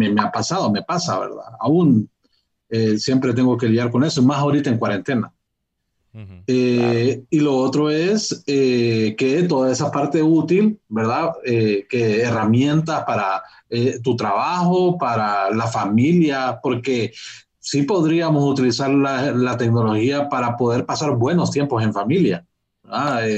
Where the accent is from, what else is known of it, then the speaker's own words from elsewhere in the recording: Honduras; en mi país, ¿va? Aquí en Honduras, en nuestro país